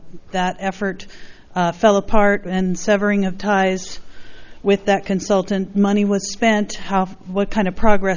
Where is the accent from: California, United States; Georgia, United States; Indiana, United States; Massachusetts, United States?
California, United States; Los Osos; from Los Osos.